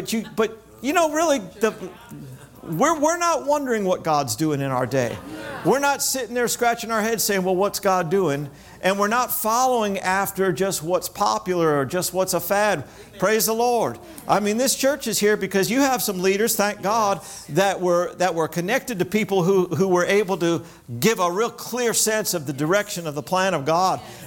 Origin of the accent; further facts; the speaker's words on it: Hollywood, Florida, United States; Well, I grew up in South Florida, Hollywood, Florida, right between Miami and Fort Lauderdale.